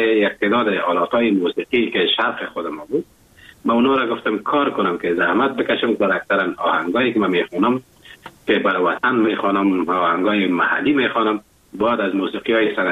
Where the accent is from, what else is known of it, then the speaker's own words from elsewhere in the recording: Afghanistan; now in Germany; زمانی که من از افغانستان بر آمدم به کشور آلمان آمدم